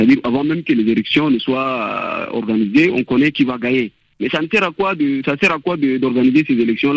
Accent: Chad; Tout Tchadien se pose cette question-là. En tant que Tchadien lambda, moi je me pose toujours cette question.

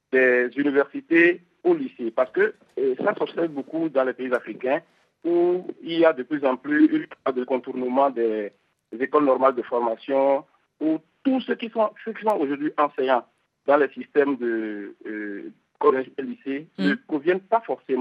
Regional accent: Akodeha, Benin; now in Dakar, Senegal; Je suis béninois originaire d'Akodeha, une région du Bénin du Sud.

